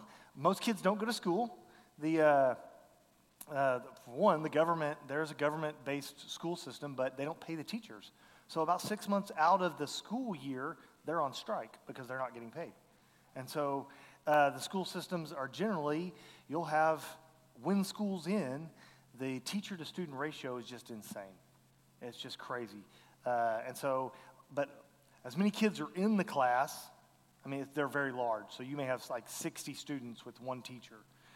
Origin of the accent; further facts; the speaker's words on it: Fort Worth, Texas, United States; You know, I would say I'm a Texan because I was born and bred here in Fort Worth.